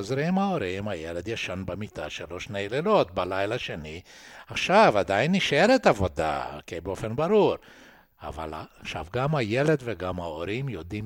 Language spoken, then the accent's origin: Hebrew; São Paulo, Brazil; שנסענו סטריט קאר חשמלית בסן פאולו, אני גדלתי בסן פאולו